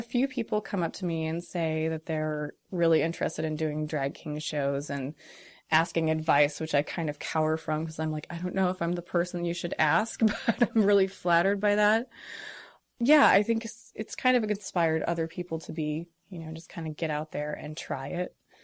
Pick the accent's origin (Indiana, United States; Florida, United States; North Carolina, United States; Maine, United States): Indiana, United States; Rolling Prairie; I was raised in Rolling Prairie, Indiana.